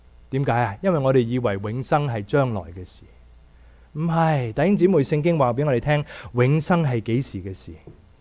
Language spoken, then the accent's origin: Cantonese; Hong Kong; 我细个经过搭11号巴士，香港一定经过大坑道有个虎豹别墅